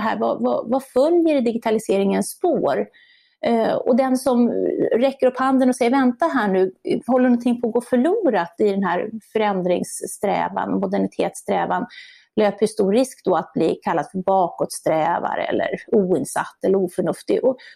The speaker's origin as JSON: {"language": "Swedish", "town": "Borlänge", "region": "Dalarna County", "country": "Sweden", "said": "Jag kommer själv från Borlänge som ligger ganska nära."}